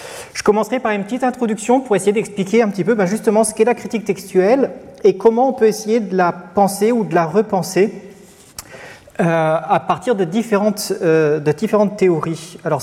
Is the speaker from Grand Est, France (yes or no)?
yes; Metz, Grand Est, France; quand on vient de Metz